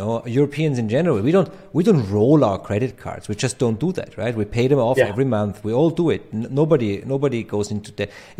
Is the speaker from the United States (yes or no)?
no; Austria; English is a second language; I am sitting in Vienna, Austria right now. I am from Austria, I'm not from Germany.